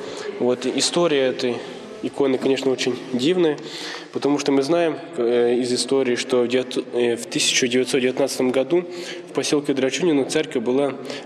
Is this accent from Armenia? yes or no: no; Pochaiv, Ternopil Oblast, Ukraine; я сам родом с Почаева